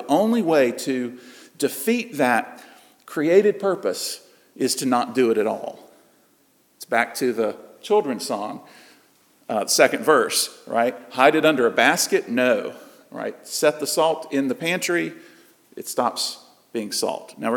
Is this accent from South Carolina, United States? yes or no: yes; South Carolina, United States; I don't know if this is a regional thing from where I grew up in South Carolina or if it's everywhere